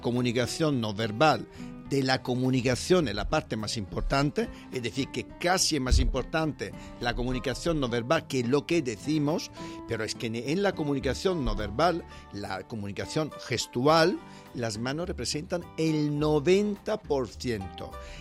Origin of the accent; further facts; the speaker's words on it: Italy; Spanish is a second language; now in Spain; Aquí en España te están diciendo casi siempre, mira las manos, no sé qué, no sé cuánto. Nosotros de niño, de verdad, en Italia todo lo contrario